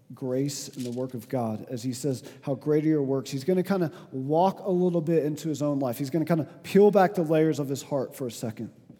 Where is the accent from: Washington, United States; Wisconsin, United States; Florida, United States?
Florida, United States; now in Utah, United States; Now, I came from Florida, and our grass was just green all the time. You know why? Because we had rain every single day. I moved to Utah